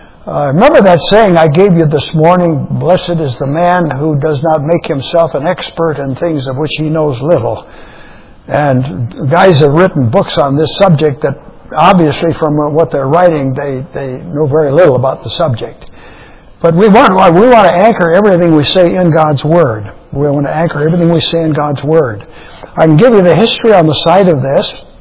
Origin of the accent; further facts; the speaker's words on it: Kenosha, Wisconsin, United States; My hometown was Kenosha, Wisconsin, which is, of course, an Indian name.